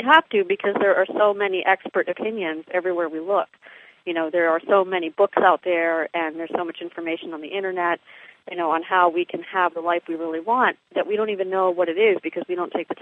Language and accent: English; Canada; For example, I grew up in Canada. We had 3 TV stations to choose from.